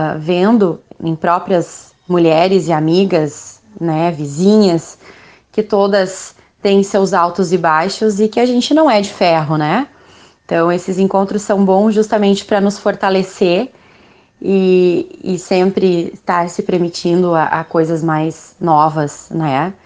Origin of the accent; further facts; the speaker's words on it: Campo Bom, Rio Grande do Sul, Brazil; eu sou de Campo Bom, bem pertinho aqui é da Grande Porto Alegre, aqui ao lado de Novo Hamburgo.